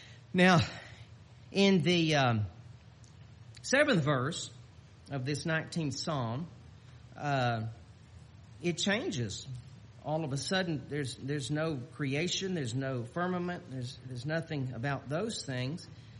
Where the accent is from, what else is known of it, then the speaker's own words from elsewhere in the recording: Houston, Texas, United States; I was from Houston.